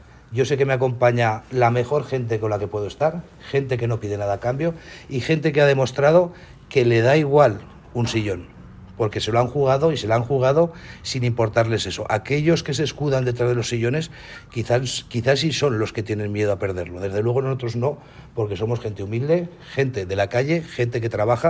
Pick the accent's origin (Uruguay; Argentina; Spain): Spain; Aragon; yo mismo vengo de Guadalajara-Balambre, de la otra punta de Aragón.